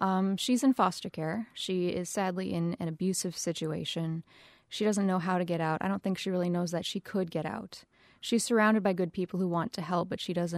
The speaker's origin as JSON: {"language": "English", "region": "North Dakota", "country": "United States", "said": "So I'm originally from North Dakota. I currently live in western Montana."}